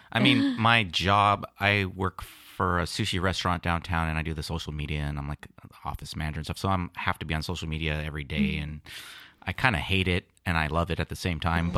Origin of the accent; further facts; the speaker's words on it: San Diego, California, United States; I'm from North Park, but I always went to school in like Del Cerro, San Carlos, like La Mesa area.